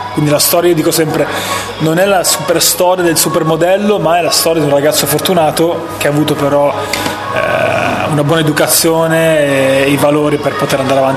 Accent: Veneto, Italy; qua che siamo proprio del Vicentino, quindi grandi maestri.

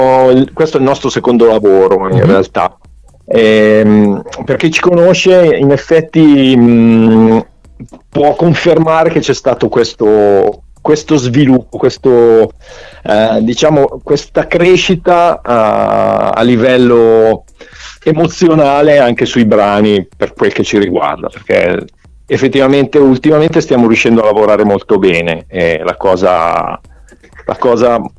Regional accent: Como, Lombardy, Italy; noi siamo di Como

